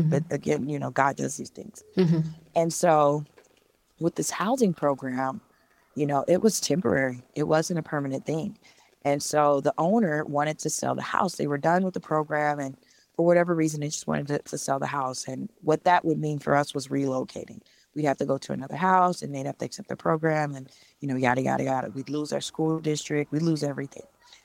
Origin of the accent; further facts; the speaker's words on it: Illinois, United States; now in Indiana, United States; I'm originally from Illinois. I currently live in Indiana. And in Illinois, we grew up in like a project area.